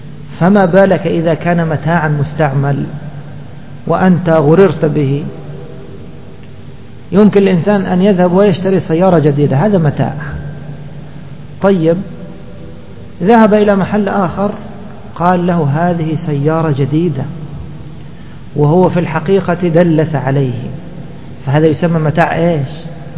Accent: Egypt; إنسان مثلا في محطة قطارات كما عندنا في مصر ينتظر قطارا

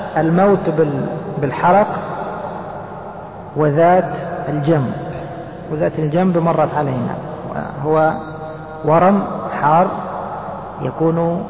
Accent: Egypt; وخاصة عندنا في مصر في مجمع السواقين مكان معين الناس يركبون منه

